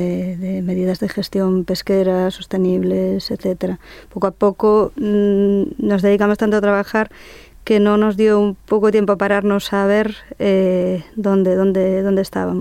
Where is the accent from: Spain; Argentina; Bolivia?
Spain; Galicia; Pues digamos que es el que nos vio nacer, uh-huh. allí pegado al pueblo, y luego ya nos fuimos extendiendo